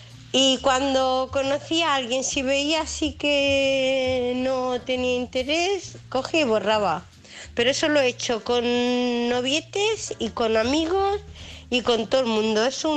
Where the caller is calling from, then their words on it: United Kingdom; os llamo de aquí desde el Reino Unido.